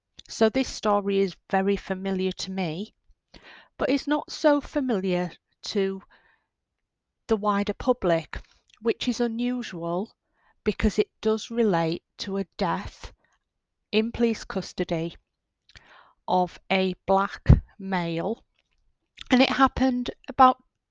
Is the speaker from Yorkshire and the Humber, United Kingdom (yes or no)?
yes; Hull, Yorkshire and the Humber, United Kingdom; accent: Hull; So apologies for any new listeners to my Hull accent. I try my best to make sure that I am understandable.